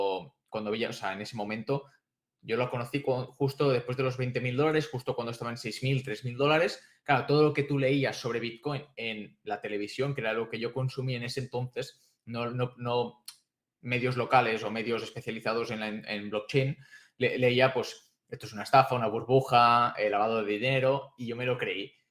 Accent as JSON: {"language": "Spanish", "town": "Barcelona", "region": "Catalonia", "country": "Spain", "said": "soy de Barcelona. Aunque la gente seguramente me conozca más por"}